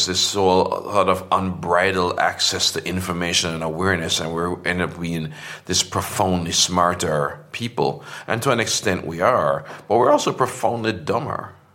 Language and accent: English; Portmore, Saint Catherine, Jamaica; I grew up in a suburb outside Kingston called Portmore.